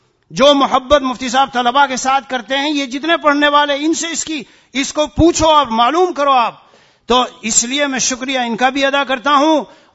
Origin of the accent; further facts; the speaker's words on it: India; میں ہندوستانی ہوں ابھی دو مہینہ ہندوستان تھا چار دن پہلے آیا ہوں